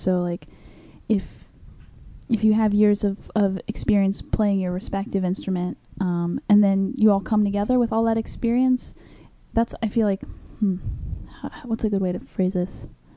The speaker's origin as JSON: {"language": "English", "town": "Richmond", "country": "United States", "tie": "born or raised there", "moved": "as an adult", "said": "I grew up in Richmond."}